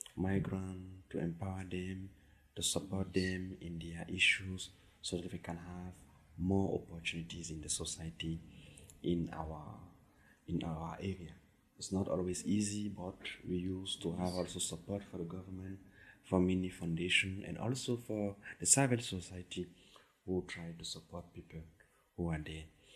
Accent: Germany; English is a second language; I'm coming from Germany, and I'm a volunteer in one refugees and migrant organization in Germany, based in Berlin, in Potsdam

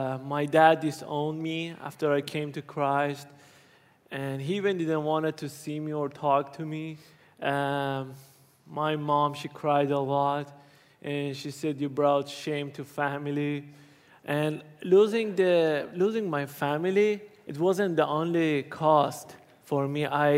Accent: Iran; English is a second language; You know, I was born in Iran. I raised in a Muslim country.

